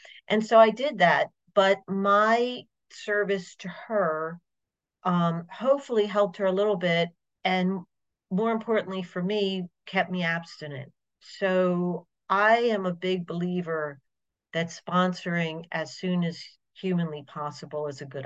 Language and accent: English; Baltimore, Maryland, United States; I'm from Baltimore, Maryland